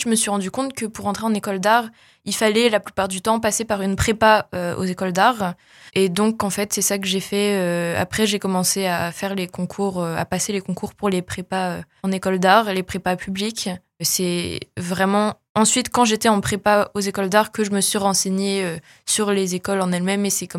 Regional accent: Paris, Île-de-France, France; Alors, moi, je viens de Paris, à la base. J'ai 21 ans, bientôt 22.

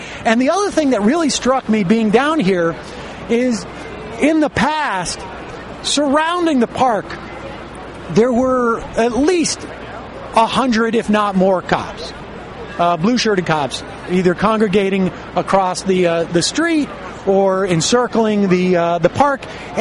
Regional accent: Worcester, Massachusetts, United States; many people could not have fit into my shul in my hometown of Worcester.

